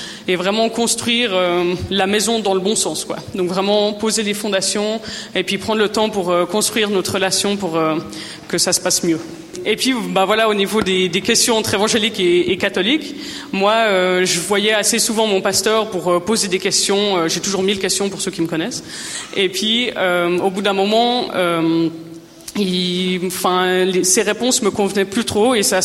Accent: Vallorbe, Vaud, Switzerland; Alors, on se présente … On vient de Valorbe. On est mariés depuis 3 ans. On a 24 pour moi, 26 pour Kevin, 26 ans.

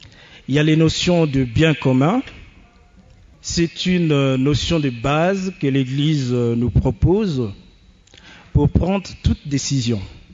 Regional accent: DR Congo; now in France; Je suis originaire du Congo-Kinshasa. Je suis franco-congolais, donc, depuis une vingtaine d'années en France.

